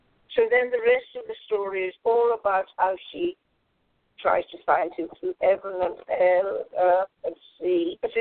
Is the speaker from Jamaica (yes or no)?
no; Northern Ireland, United Kingdom; born there; I was born in Northern Ireland.